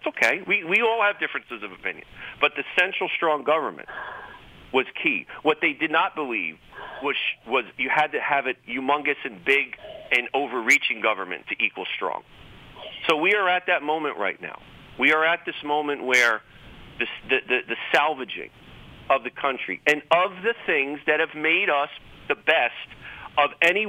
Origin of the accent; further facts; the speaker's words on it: New York, United States; being a New Yorker originally